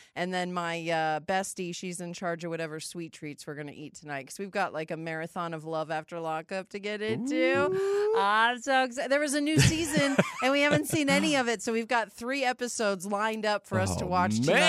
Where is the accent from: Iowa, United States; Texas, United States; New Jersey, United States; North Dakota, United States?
North Dakota, United States; North Dakota.